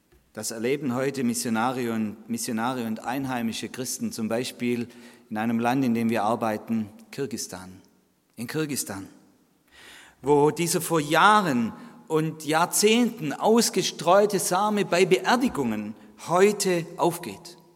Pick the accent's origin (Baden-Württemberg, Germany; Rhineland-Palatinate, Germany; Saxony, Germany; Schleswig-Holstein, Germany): Baden-Württemberg, Germany; Stuttgart; ich komme aus dem Großraum Stuttgart, auch aus einer sehr fruchtbaren Gegend, genannt die Filder, es kommt von Felder.